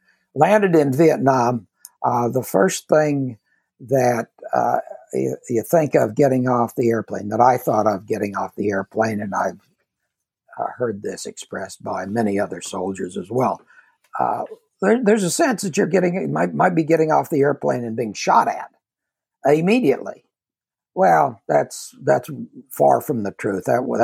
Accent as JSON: {"language": "English", "region": "Kansas", "country": "United States", "tie": "born or raised there", "said": "I grew up in Kansas, so I thought I knew what hot was."}